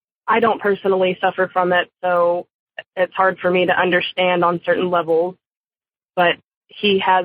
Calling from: Dallas, Texas, United States; I'm calling from Dallas, Texas.

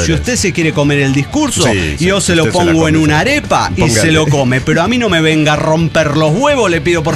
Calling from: Argentina; Bueno, hola, soy de Argentina.

